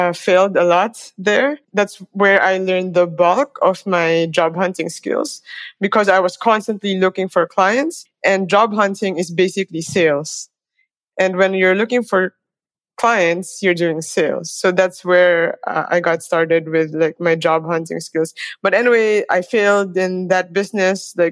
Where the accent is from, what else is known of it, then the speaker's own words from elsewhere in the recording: Philippines; I'm Filipino-Chinese. Then I went to UP to study university.